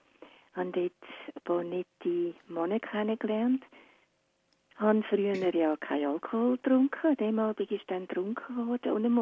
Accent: Lucerne, Switzerland; ich bin im Kloster aufgewachsen, und zwar im sogenannten Kinderzuchthaus Rothausen.

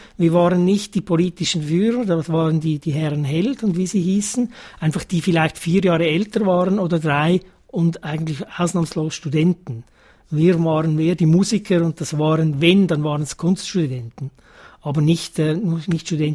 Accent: Zurich, Switzerland; Nein, ich bin in Zürich aufgewachsen, am Kreuzplatz, und das ist 10 Minuten vom Niederdorf.

